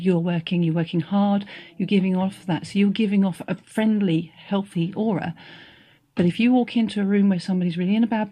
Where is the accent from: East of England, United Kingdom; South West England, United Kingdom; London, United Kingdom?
East of England, United Kingdom; Peterborough; And I grew up in Peterborough, the cathedral city.